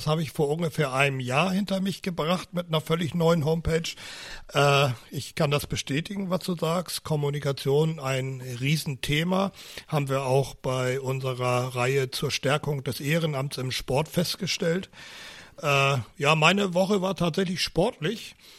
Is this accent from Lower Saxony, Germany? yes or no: yes; Lower Saxony, Germany; Ich komme ja vom Dorf aus Nordniedersachsen